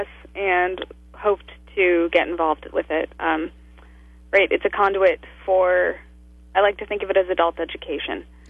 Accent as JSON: {"language": "English", "region": "California", "country": "United States", "tie": "born or raised there", "lives_now": "Washington, United States", "said": "I'm from California. Been in D.C. for about a year and a half."}